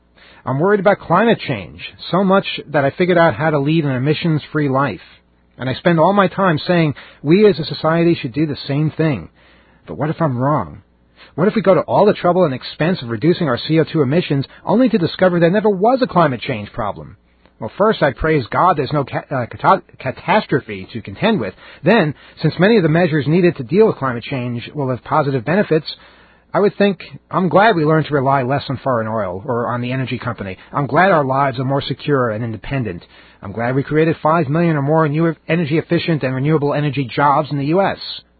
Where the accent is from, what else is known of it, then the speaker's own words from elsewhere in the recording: Stony Brook, New York, United States; So while I was growing up in Stony Brook, graduating from high school, this place was suddenly starting to come alive.